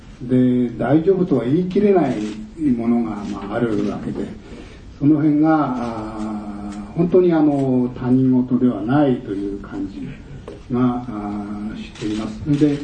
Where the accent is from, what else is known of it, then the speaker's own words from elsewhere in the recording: Sakata, Yamagata, Japan; 私は山形県酒田市の出身ですけれども、